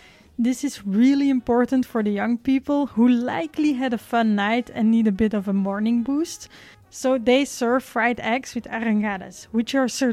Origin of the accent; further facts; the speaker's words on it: Belgium; No, because like I'm from Belgium, so it's eaten there, but only on very special occasions or like parties maybe.